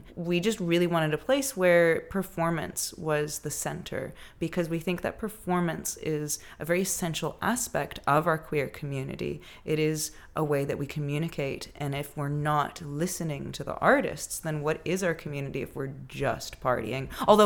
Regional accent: Los Angeles, California, United States; now in Sydney, Australia; But yeah, I'm from Los Angeles originally, and I migrated to so-called Australia in 2010. So I've been here for almost 10 years, living in Wrang, Sydney.

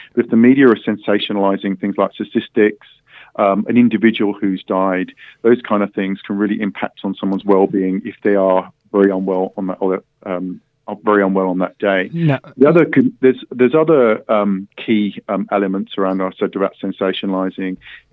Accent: England, United Kingdom; now in Australia; What I would say is that I'm actually English, and I used to be a journalist in the UK

